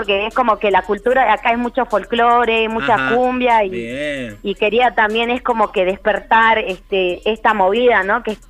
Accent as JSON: {"language": "Spanish", "region": "Salta", "country": "Argentina", "said": "Yo soy de acá, de barrio Limache."}